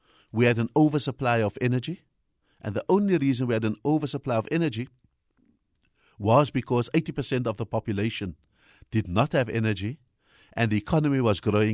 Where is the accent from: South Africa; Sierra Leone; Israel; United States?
South Africa; Cape Town, Western Cape; I think I come from Cape Town, so I'm quite biased.